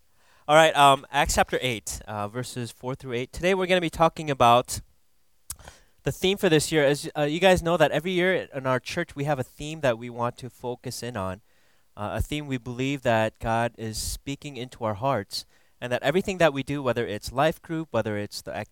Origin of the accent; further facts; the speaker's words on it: Minnesota, United States; And even actually my grad school, my first choice wasn't University of Michigan because I'm from Minnesota.